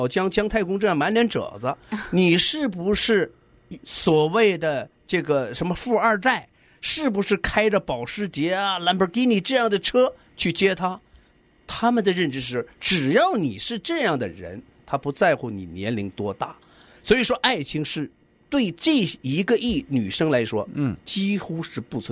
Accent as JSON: {"language": "Chinese", "region": "Northeast China", "country": "China", "said": "那特别是我们东北人，几乎我们的整个冬天都是陪着雪花，然后一起经历过这个严寒的冬天的考验的。"}